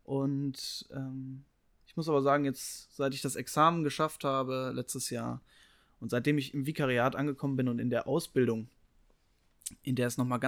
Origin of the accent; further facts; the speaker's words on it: Saarland, Germany; Ich werde schon sehr bald, jetzt im Frühjahr noch, in meine Heimat zurückkehren. In das Saarland mit meiner Frau zusammen.